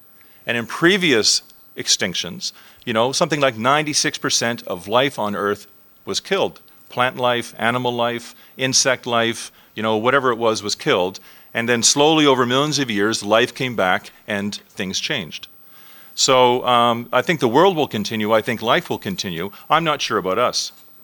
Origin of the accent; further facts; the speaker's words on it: Canada; I'm from Canada. And in Canada, for all the time I was growing up, for 40 or 50 years